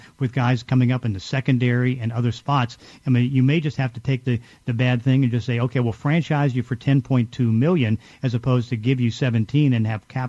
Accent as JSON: {"language": "English", "town": "Braddock", "region": "Pennsylvania", "country": "United States", "tie": "born or raised there", "said": "You know, I grew up in Braddock, PA, and, you know, Braddock, PA was the worst ghetto in the state of Pennsylvania."}